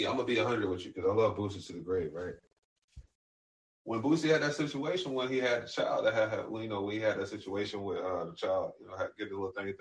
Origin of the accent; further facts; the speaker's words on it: Duval County, Florida, United States; I'm from Duval County, born and raised. I can't run away from this ratchet that's embedded in my DNA.